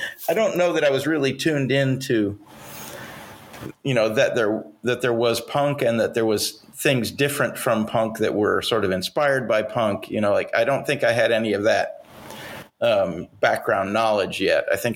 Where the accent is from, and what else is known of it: Missoula, Montana, United States; born or raised there